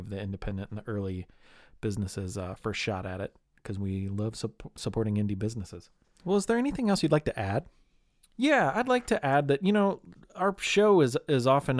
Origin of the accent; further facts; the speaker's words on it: Louisville, Kentucky, United States; It's currently available now in my hometown of Louisville at places like the Fraser History Museum, where I spend my days as a employee.